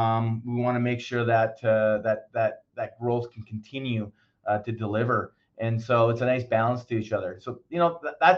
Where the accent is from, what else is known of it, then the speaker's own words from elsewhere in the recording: Canada; Well, I'm a Canadian and we got plenty of moats up here.